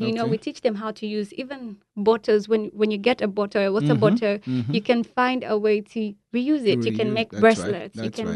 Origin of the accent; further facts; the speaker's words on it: Lusaka, Lusaka Province, Zambia; So I come from I come from Luapula, which is one of the provinces in Zambia. But I was born and raised in Lusaka.